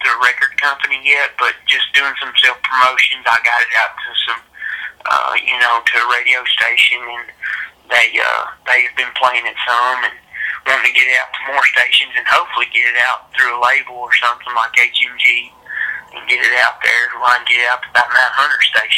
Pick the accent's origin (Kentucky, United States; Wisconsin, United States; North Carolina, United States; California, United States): Kentucky, United States; Scottsville; Kent and Darren's from my hometown here in Scottsville. So that was really cool. Mid-South was a big thing in Scottsville, Kentucky.